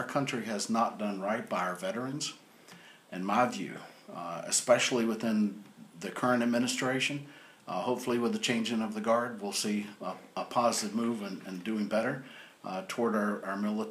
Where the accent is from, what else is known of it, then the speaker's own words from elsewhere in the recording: the South, United States; I'm from the South, so I can only go so fast, you know, but I can always be slowed down.